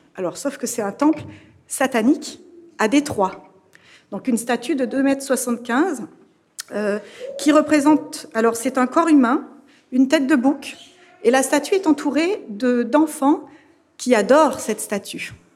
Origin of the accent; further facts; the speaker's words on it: Normandy, France; Je viens de Normandie, où on a un centre de vacances.